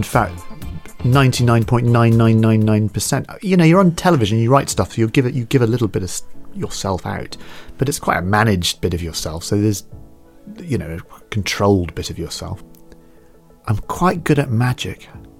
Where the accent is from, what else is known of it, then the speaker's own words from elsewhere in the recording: Scotland, United Kingdom; I love Scotland. I grew up there in the West Coast, particularly the Outer Hebrides.